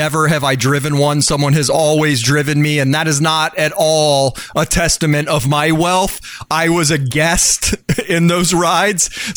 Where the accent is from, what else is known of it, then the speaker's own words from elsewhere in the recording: United States; I'm obviously an American. Proud to be an American